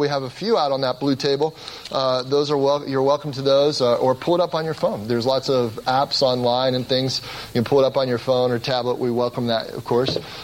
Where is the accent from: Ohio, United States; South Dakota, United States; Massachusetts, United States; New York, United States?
Ohio, United States; Cincinnati; And I grew up in Cincinnati, Ohio, and some of the kids in our neighborhood built a backyard fort.